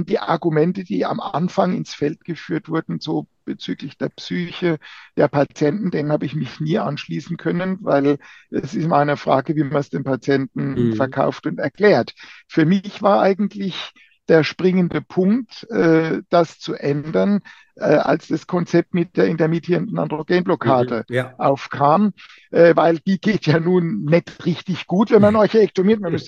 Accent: Rhineland-Palatinate, Germany; accent: Palatinate; ich bin Pfälzer, wie man vielleicht an dem dezenten Akzent hört, und bin im Studium im Saarland gelandet, so benachbartes Feindesland, ne?

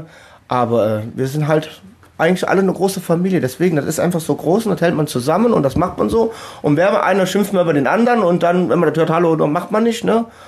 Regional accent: Rhineland, Germany; Wenn ich jetzt als Rheinländer was anderes sagen würde, wäre ja auch schon Gott verboten, sag ich mal.

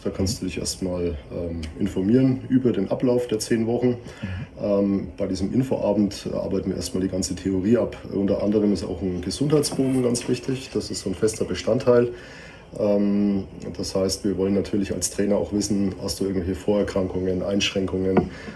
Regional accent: Würzburg, Bavaria, Germany; now in Auhausen, Germany; Also ich bin ursprünglich aus Würzburg, aber ich komme auch aus einer Soldatenfamilie. Also ich bin sehr oft und häufig umgezogen und durch die ganze Republik gekommen. Bin aber tatsächlich seit 2005 in Auhausen.

